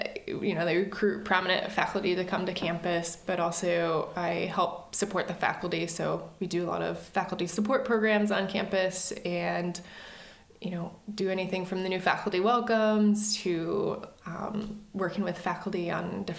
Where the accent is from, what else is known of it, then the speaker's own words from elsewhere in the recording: Knoxville, Iowa, United States; moved away as an adult; now in Illinois, United States; Yeah, I grew up in Knoxville, so raised here my entire life. My parents still live here and went to school in Iowa, so I've been in Iowa for a majority of my life.